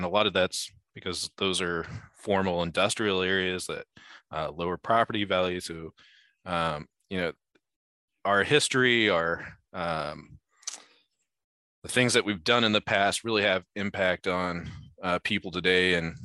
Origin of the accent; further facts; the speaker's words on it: Indiana, United States; the projects I grew up in Northern Indiana had a lot of friends that had severe lead poisoning